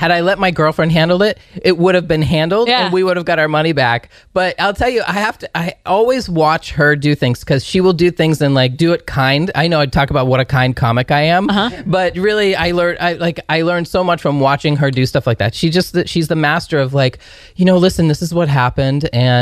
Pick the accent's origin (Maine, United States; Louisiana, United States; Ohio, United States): Maine, United States; I'm from New England, by the way. I'm from Maine and the home of L.L. Bean.